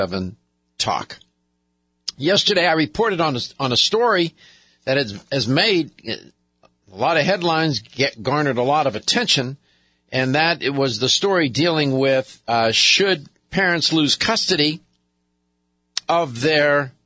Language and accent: English; Penn Hills, Pennsylvania, United States; I grew up in the Pittsburgh area. Monroeville's right outside Pittsburgh. I have spent many hours in Monroeville. I grew up in Penn Hills and in another part of Pittsburgh.